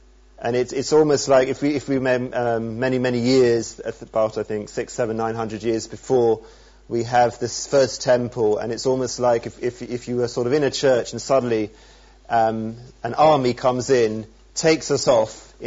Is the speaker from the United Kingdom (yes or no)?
yes; Frinton-on-Sea, East of England, United Kingdom; I was brought up in Frinton, and we'll see.